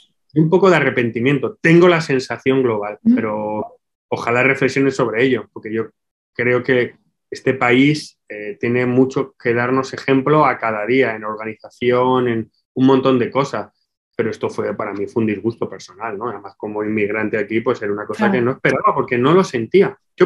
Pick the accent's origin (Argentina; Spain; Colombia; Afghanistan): Spain; Mi tierra, es mi casa, es mi familia, mis amigos, es mi entorno